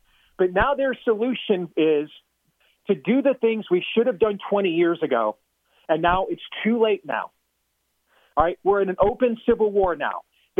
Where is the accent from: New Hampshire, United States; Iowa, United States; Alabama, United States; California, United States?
Iowa, United States; 4 million, Jenna, that's more people that live in my home state of Iowa, okay?